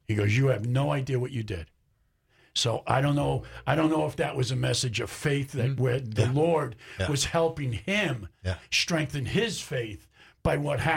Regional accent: New York, United States; I'm a New Yorker. I'm not a Boston.

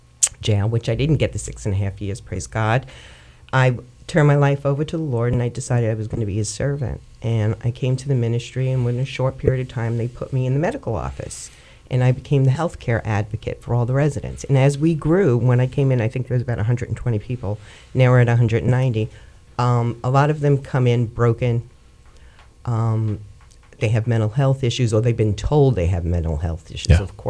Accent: Brooklyn, New York, United States; born there; I was born in Brooklyn, but I didn't come from a family of drug addicts or alcoholics.

